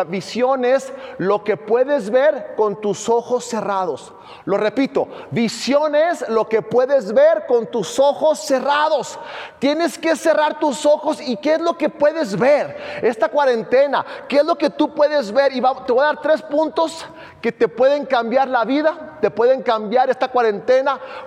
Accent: United States; Soy un gringo de cascarón, mexicano de corazón.

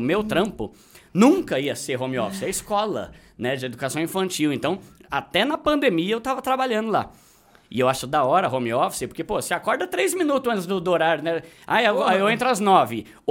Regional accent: São Paulo, Brazil; Eu sou de São Paulo.

